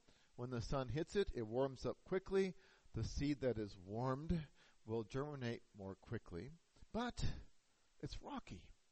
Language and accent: English; the West, United States; Growing up in the West, we know all about the Russian thistle, better known as the tumbleweed.